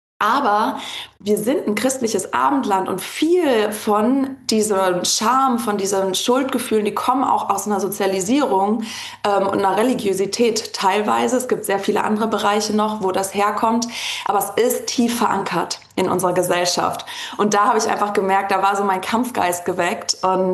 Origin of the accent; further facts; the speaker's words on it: Cologne, North Rhine-Westphalia, Germany; also ich komme aus Köln, hatte eine Praxis oder habe immer noch eine hier in Köln